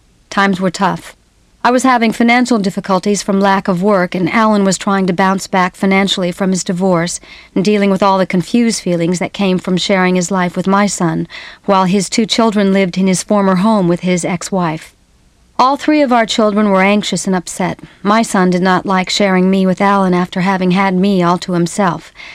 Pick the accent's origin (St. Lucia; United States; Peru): United States; San Bruno, California; moved away; I had moved away from my hometown of San Bruno, California in 1964, mainly to stop feeling the judgment and the whispers of the locals.